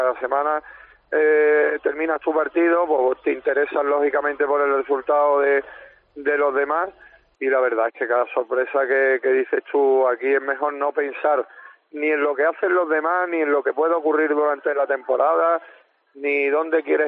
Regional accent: Antequera, Andalusia, Spain; ver el balonmano en la ciudad donde has nacido y donde te has criado y de donde eres, pues la verdad es que es una satisfacción grande.

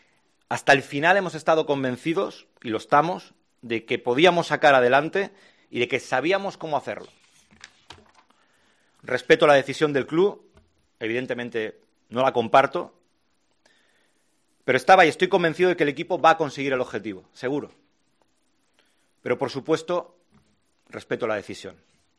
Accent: Vigo, Galicia, Spain; llegué siendo un vigués de Granada

